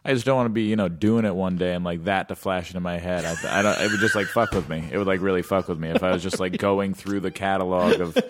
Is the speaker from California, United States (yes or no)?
yes; Los Angeles, California, United States; I grew up in LA.